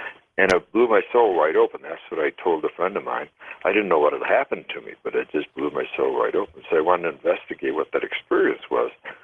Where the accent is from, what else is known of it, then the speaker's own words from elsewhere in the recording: Madison, Wisconsin, United States; I grew up in Madison, Wisconsin, which is a university town